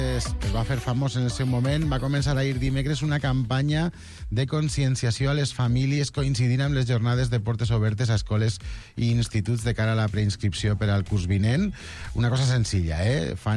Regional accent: Castelló de la Plana, Valencian Community, Spain; Bueno, però que jo sóc de Castelló, jo aquestes coses no les faig.

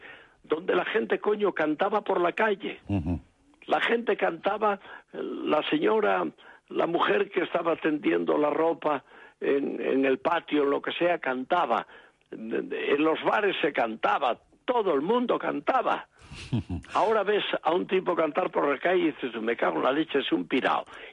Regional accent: Asturias, Spain; Asturias es mi tierra, son mis raíces, ahí tengo enterrados a mis padres

